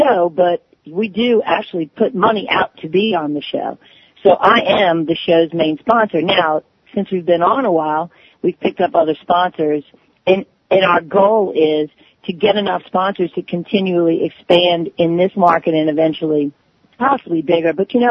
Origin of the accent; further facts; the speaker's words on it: New Orleans, Louisiana, United States; I'm a lawyer in New Orleans. I'm born and raised in New Orleans and went to school here.